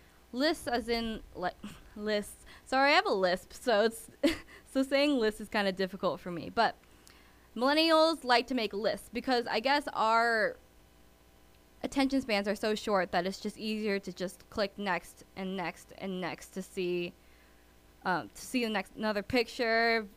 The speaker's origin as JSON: {"language": "English", "country": "United States", "tie": "born there", "said": "In fact, I'm Vietnamese American, I should say. I was born here, so I was born a citizen, and both of my parents actually immigrated from Vietnam during the Vietnam War."}